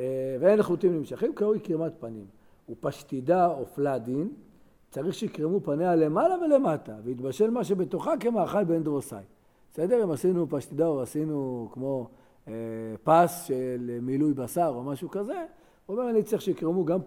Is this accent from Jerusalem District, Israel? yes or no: yes; Jerusalem, Jerusalem District, Israel; אני זוכר בתור ילד בשכונת הבוכרים